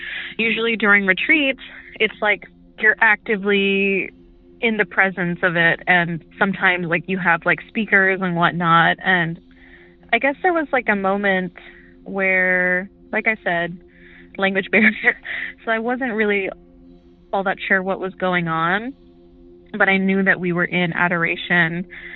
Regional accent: San Antonio, Texas, United States; Hi, Derek. … I'm from San Antonio, Texas.

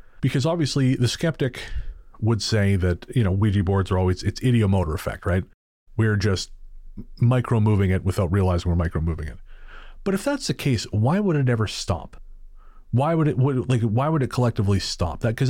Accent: Leicester, East Midlands, United Kingdom; When I was a young boy growing up in Leicester in the 1960s, every Christmas at least two of the five siblings hosted parties for all the extended family and friends

